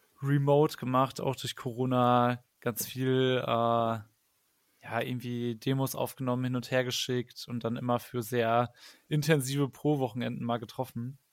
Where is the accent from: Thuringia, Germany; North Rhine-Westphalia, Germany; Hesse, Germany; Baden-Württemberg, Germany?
North Rhine-Westphalia, Germany; Paderborn; born there; now in Cologne, Germany; Ich komme nämlich eigentlich auch aus Paderborn gebürtig, aber wohne schon seit 10 Jahren in Köln.